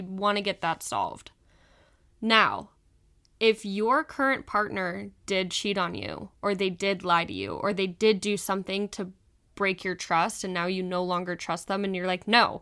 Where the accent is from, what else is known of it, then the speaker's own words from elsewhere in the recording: Midwest, United States; accent: Midwestern; my little Midwestern accent coming through